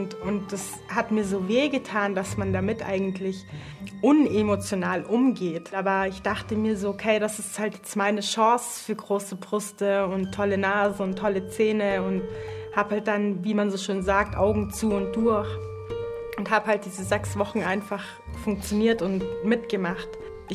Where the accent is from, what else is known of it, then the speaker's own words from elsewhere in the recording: Bavaria, Germany; ich bin 30 Jahre alt. Ich komme aus der Nähe von München, bin alleinerziehende Mama von drei Töchtern.